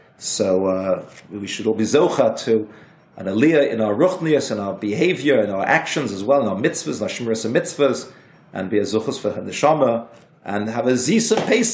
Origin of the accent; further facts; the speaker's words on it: Liverpool, North West England, United Kingdom; Growing up in Liverpool, living in Liverpool